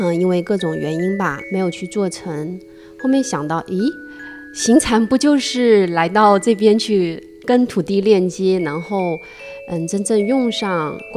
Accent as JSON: {"language": "Chinese", "town": "Shenzhen", "region": "Guangdong", "country": "China", "said": "大家好，我是来自深圳的"}